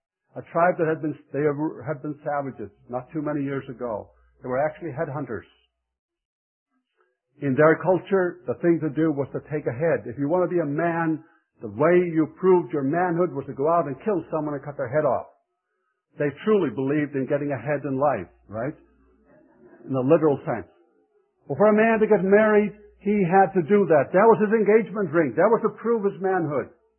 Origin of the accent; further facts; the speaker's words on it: Faroe Islands; as I stood there on the pier in my hometown, after traveling all that way to the Faroe Islands, recognizing I was half hour late